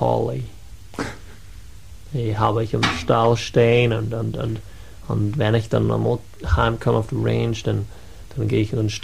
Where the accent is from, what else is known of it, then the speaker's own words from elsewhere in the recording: United States; German is a second language; Bei uns in Amerika gibt es diese spezialisierten Banken, aber es gibt keine, wo sie Eier oder Lebensmittel bekommen.